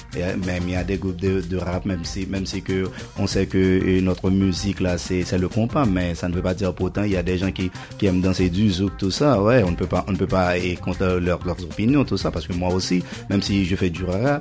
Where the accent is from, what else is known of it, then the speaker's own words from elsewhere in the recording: Pétion-Ville, Ouest, Haiti; chez nous à Pétionville, les gens ont aimé.